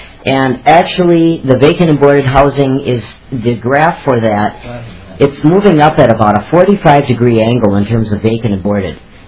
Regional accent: Minneapolis, Minnesota, United States; I'm from East Phillips in Minneapolis.

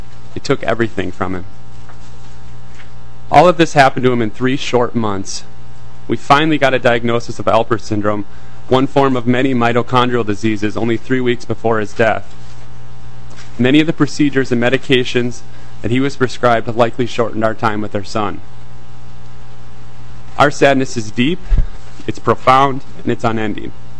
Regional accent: Jackson, Minnesota, United States; I'm from Jackson, Minnesota.

